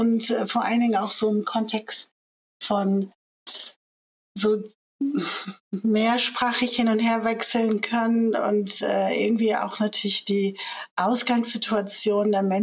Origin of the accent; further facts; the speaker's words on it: Hamburg, Germany; in der damaligen türkischen Community in Hamburg-Harburg, wo ich aufgewachsen bin